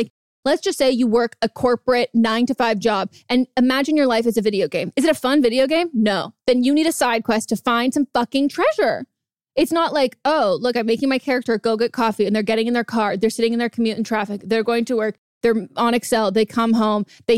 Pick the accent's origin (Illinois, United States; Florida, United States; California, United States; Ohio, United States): California, United States; So I grew up in California, NorCal, and the Gold Rush.